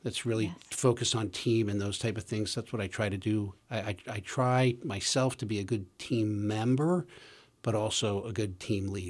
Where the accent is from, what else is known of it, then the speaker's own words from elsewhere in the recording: Coopersburg, Pennsylvania, United States; I actually grew up local. I grew up in Coopersburg.